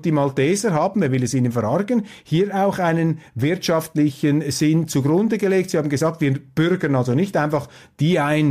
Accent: Switzerland; Als Schweizer passt mir das nicht, wenn andere Länder einfach in ein anderes einmarschieren.

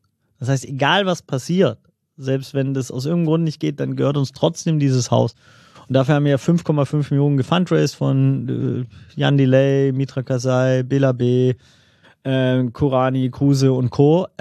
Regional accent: Swabia, Germany; Ich habe so als Schwabe das Problem

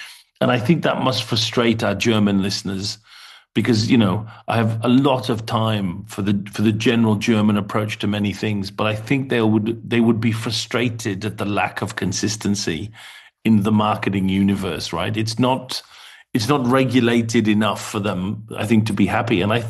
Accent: North West England, United Kingdom; moved away; also born or lived in London; So I'm from the very far north of England, from the Lake District. And then I moved down to London

